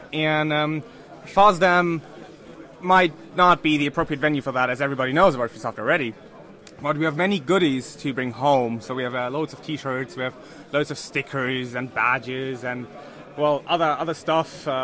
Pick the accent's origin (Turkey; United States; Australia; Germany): Germany; North Germany; English is a second language; I'm from Germany, from the lovely north of Germany.